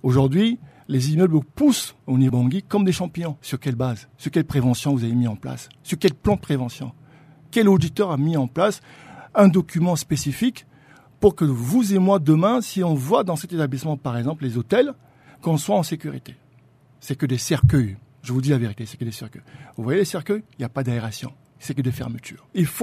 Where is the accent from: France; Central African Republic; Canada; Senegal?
Central African Republic; en tant que centrafricain